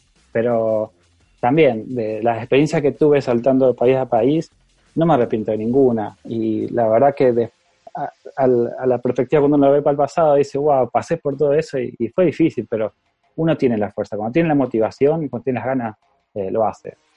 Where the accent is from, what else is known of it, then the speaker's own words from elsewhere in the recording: Argentina; now in Dublin, Ireland; que no somos solo argentinos, que cuando también pasan por ese tipo de experiencias, como les contaba, acá en Dublin está lleno de extranjeros, somos mayoría de extranjeros